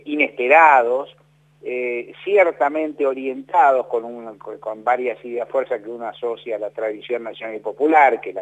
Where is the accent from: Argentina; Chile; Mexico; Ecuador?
Argentina